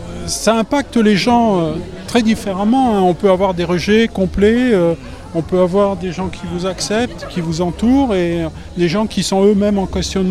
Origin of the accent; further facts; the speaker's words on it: Clermont-Ferrand, Auvergne-Rhône-Alpes, France; Non, je suis de Clermont.